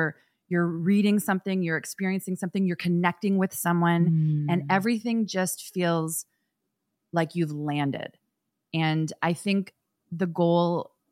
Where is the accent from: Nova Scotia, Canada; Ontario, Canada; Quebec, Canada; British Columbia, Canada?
Ontario, Canada; Toronto; I'm from Toronto, and I was raised by hundreds of people who probably didn't know they were raising me, but they became my village, my family.